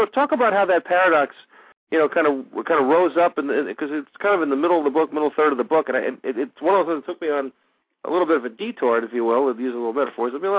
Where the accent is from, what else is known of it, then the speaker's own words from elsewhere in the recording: New York, United States; As a New Yorker, myself, I when I go to rural towns, I'm always amazed at how courteous everybody is